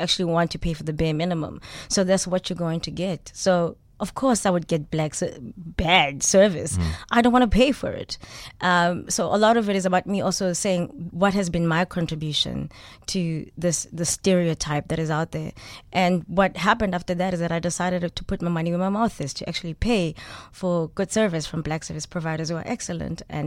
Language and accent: English; Soweto, Gauteng, South Africa; I'm a product of South Africa. This is where I am. I'm from Soweto in Johannesburg, where I had to take a 2-hour taxi ride to go to the other side, which is the northern suburbs